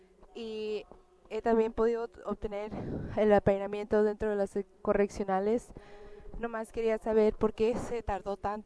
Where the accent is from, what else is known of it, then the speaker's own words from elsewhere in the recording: San Diego, California, United States; Soy de San Diego, el área 8, distrito 8.